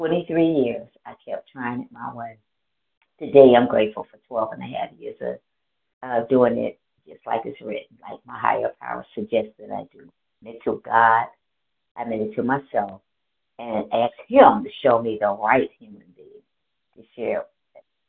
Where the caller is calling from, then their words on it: Georgia, United States; No, I'm calling from Georgia now. Yes, I've been in Georgia.